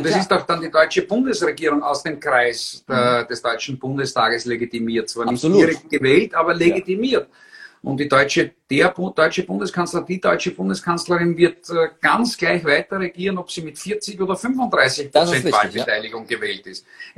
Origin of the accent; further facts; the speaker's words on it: Austria; jetzt sind wir Österreicher Flinschis auf der Landkarte